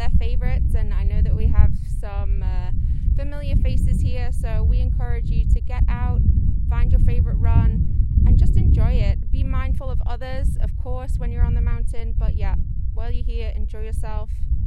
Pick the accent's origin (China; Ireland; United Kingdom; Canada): United Kingdom; England; growing up in England